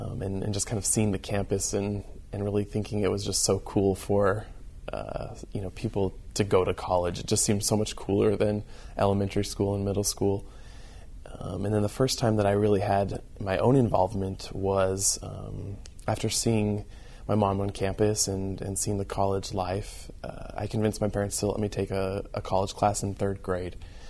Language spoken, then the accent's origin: English; Montana, United States; now in Yuma, United States; You know, I'm from Montana originally, but ever since my family's lived in Yuma for 17 years